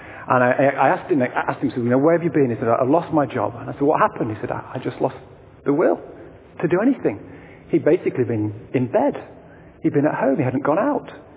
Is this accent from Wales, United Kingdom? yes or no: no; Yorkshire and the Humber, United Kingdom; I mean, I'm from Yorkshire.